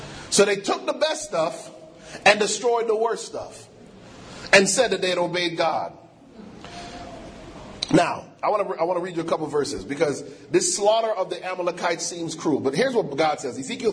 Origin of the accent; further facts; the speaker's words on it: Hartford, Connecticut, United States; When I was growing up in Hartford, Connecticut, we used to talk about being pilgrims.